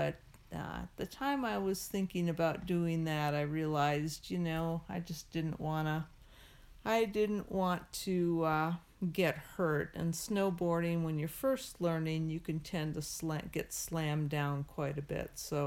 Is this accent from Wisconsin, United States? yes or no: yes; Eau Claire, Wisconsin, United States; also born or lived in Milwaukee; I grew up in Wisconsin. Initially grew up in Milwaukee, and then when I was about 10, we moved up to Eau Claire, which is in northern Wisconsin.